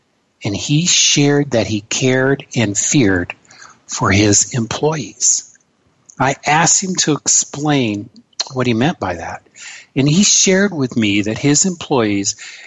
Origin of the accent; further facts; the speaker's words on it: Seattle, Washington, United States; growing up in Seattle and around Lake Washington in the 70s, I personally had the pleasure of reading about and watching the amazing growth of Microsoft corporations.